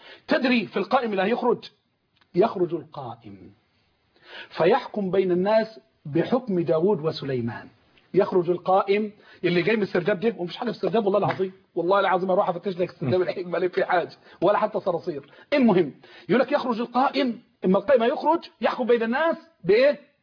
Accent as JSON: {"language": "Arabic", "country": "Egypt", "tie": "born or raised there", "said": "بعدك حتى عندنا في مصر واحنا صغيرين ضحكوا علينا"}